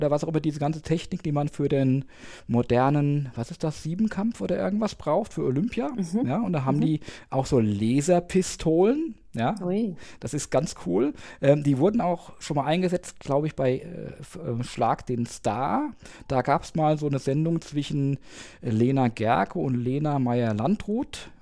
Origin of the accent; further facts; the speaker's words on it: Langenlonsheim, Rhineland-Palatinate, Germany; ich komme, bin aufgewachsen in Langenlonsheim an der Nahe, das ist eine schöne Weingegend